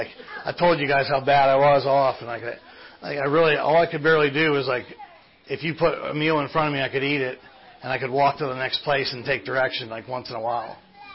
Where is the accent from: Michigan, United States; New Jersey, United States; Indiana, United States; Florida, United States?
Indiana, United States; now in Latrobe, United States; My hometown's Indiana. I live in Latrobe now. So I'm like part of the Sewana area.